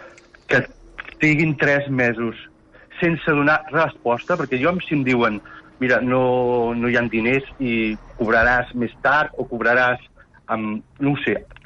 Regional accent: Palamós, Catalonia, Spain; Jo soc de Palamós.

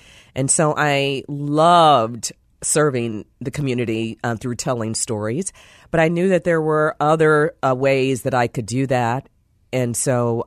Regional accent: East St. Louis, Illinois, United States; That's my hometown.

